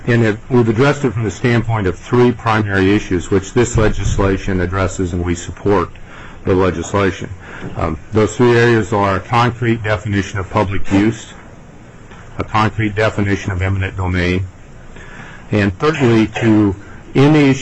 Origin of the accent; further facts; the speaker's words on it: Kenai, Alaska, United States; I'm from Kenai. I live on the Kenai Peninsula.